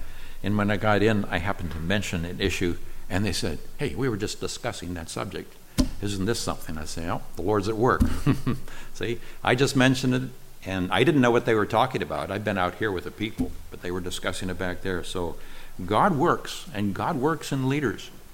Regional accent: Nigeria; I grew up in Nigeria, where my parents told me as a child, be very careful what you say to the African people

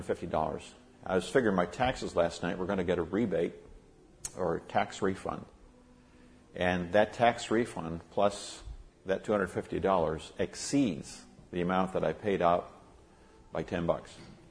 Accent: Nigeria; I grew up in Nigeria, so I'm very familiar with West Africa and the people there.

